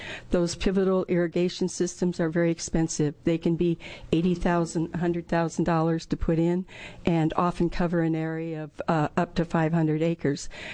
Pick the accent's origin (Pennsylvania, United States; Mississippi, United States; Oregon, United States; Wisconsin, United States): Oregon, United States; La Grande; I'm from La Grande, Oregon. I do have some tree farm land in Linn County, as well as some pasture land.